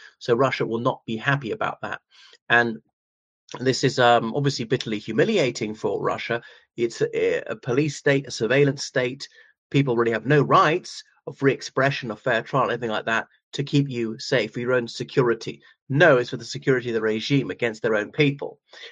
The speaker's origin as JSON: {"language": "English", "country": "Ireland", "said": "from Ireland."}